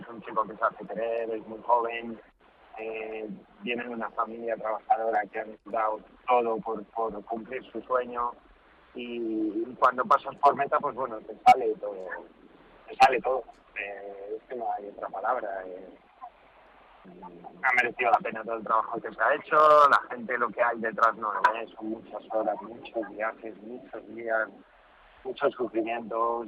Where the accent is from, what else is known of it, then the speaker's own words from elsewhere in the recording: Madrid, Community of Madrid, Spain; Los dos somos de Madrid